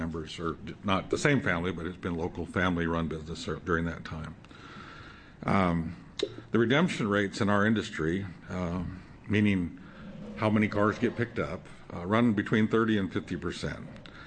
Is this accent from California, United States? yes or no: no; Lyons, Oregon, United States; I'm from Lyons, Oregon.